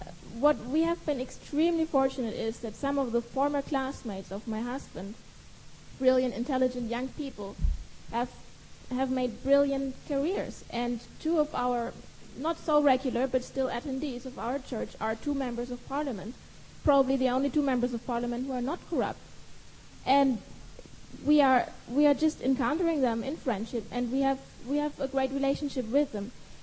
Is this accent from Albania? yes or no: yes; Albania; I'm from Albania, and Albania has probably the most corrupt government in the world.